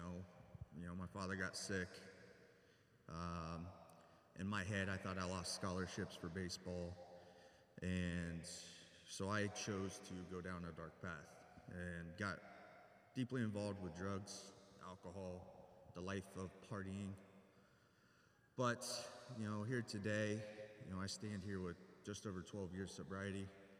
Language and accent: English; Heath, United States; I grew up in Heath, graduated from Heath.